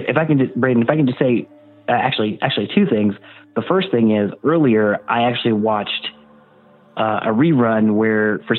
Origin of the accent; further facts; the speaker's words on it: Texas, United States; I'm from Texas.